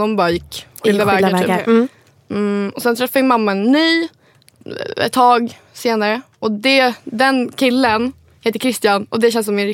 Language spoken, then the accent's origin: Swedish; Stockholm, Stockholm County, Sweden; Nej, men jag är uppväxt i Stockholm. Mm. Alltså jag har alltid bott i Stockholm. Men folk tror alltid att jag är utifrån.